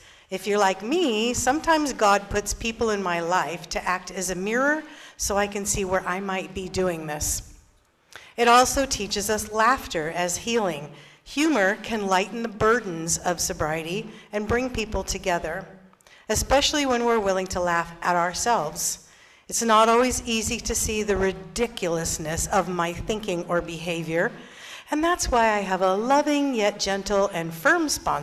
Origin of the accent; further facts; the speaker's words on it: Fair Oaks, California, United States; I'm an alcoholic from Fair Oaks, California.